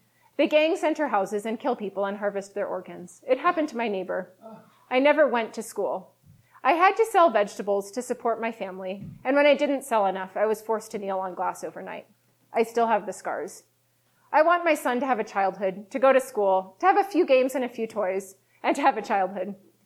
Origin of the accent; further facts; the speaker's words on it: Davis, California, United States; And usually when I said I was from California, because I'm from Davis, people would say, oh yeah, huh?